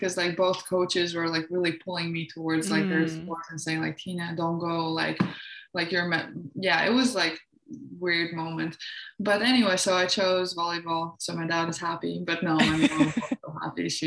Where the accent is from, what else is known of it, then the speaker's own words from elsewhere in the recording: Jūrmala, Latvia; English is a second language; So I'm from Latvia and I started playing volleyball because my dad loved the sport and played.